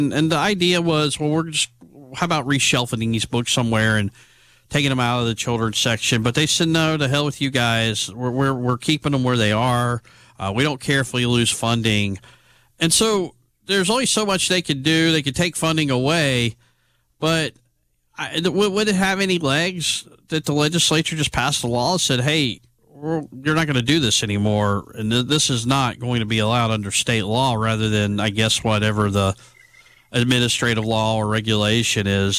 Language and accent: English; Fairhope, Alabama, United States; Dealing with this Fairhope Library situation, the powers that be in my hometown seem to be just sort of stubborn about this.